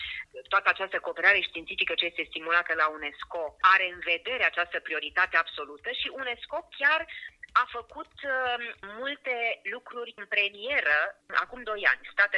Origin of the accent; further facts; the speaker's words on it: Satu Mare, Satu Mare County, Romania; born there; în familia mea, în orașul meu natal, statul mare, în țara mea.